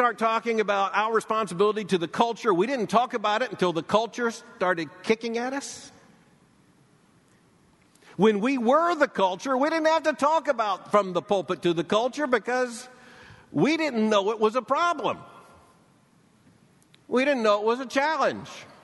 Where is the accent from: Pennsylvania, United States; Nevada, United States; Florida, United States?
Florida, United States; Lakeland; And growing up in Polk County, Florida, just about everyone I knew went to church.